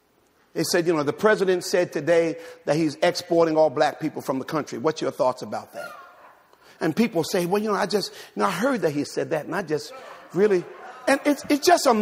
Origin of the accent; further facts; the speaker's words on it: Jersey City, New Jersey, United States; Now, that ain't how I talk. I'm from Jersey City.